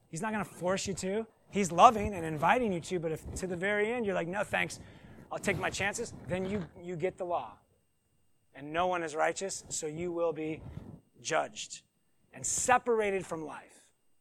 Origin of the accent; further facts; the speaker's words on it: Seattle, Washington, United States; Growing up in Seattle, we would sometimes go to Mount Rainier.